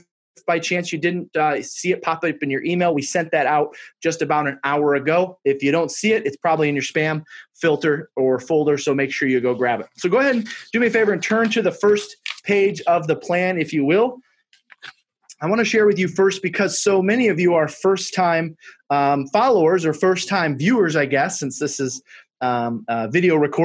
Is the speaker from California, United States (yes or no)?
no; Detroit, Michigan, United States; I'm actually from Detroit, Michigan.